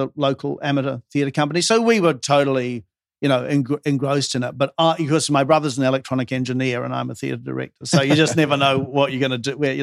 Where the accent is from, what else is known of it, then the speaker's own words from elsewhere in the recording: New Zealand; My mother and father, I grew up in New Zealand, and my mum and dad were English, and they were very Renaissance in their beliefs.